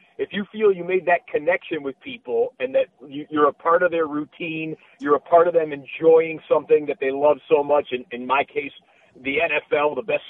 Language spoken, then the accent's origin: English; United States; And we, as American sports fans, we feel like we all want to be know-it-alls